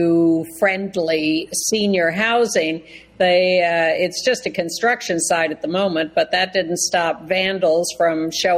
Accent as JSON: {"language": "English", "region": "Connecticut", "country": "United States", "tie": "born or raised there", "said": "This is my home state. I hate to think of anyone in Connecticut being so hateful."}